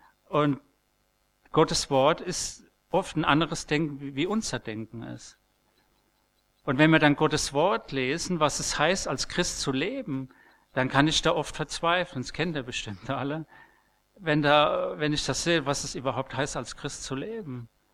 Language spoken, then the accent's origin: German; Marburg, Hesse, Germany; ich komme aus Marburg